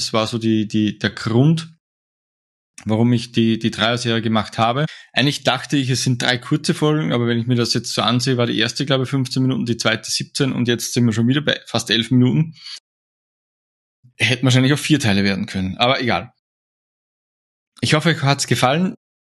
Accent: Austria; wie man bei uns in Österreich sagt.

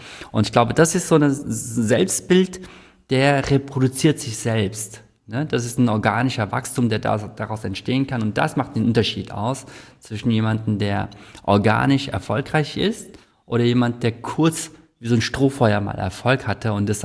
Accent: South Korea; now in Germany; Ich bin ja auch Koreaner und ich sehe halt, wie in Korea das gemanagt wird

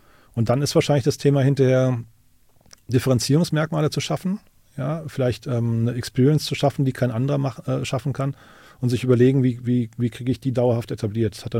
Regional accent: Hesse, Germany; das Rhein-Main-Gebiet, wo ich herkomme

